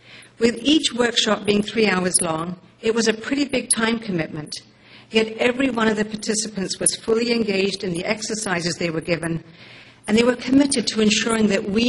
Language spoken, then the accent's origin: English; Malawi; I grew up in Malawi. It's one of the poorest countries in Africa.